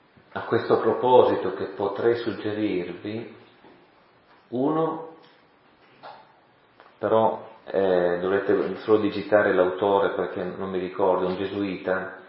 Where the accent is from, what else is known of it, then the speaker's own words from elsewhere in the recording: Turin, Piedmont, Italy; born there; io nato in Occidente, nato in Italia, nato a Torino, da famiglia cattolica da millenni